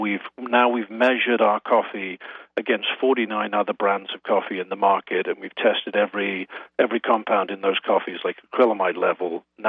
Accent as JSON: {"language": "English", "region": "England", "country": "United Kingdom", "lives_now": "United States", "said": "The roasting is in North Carolina, but I'm originally English, but my wife is American, so this is an American company."}